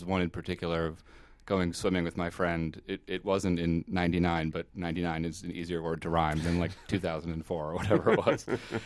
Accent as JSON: {"language": "English", "town": "Berkeley", "region": "California", "country": "United States", "tie": "born or raised there", "said": "I was just thinking about this trip I took to my hometown, which is Berkeley, and it's a really beautiful town"}